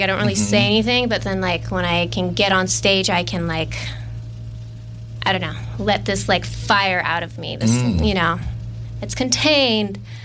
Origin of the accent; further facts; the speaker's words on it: Hawaii, United States; Well, I'm born and raised from Oahu, Hawaii, and everyone pretty much has an ukulele.